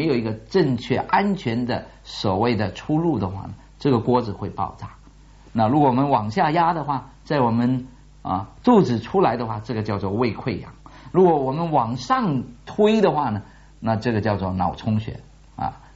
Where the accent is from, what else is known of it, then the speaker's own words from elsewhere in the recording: China; 感觉这件事情对我们中国人来说是一个很不容易掌握，也更不容易去表达的啊一件事情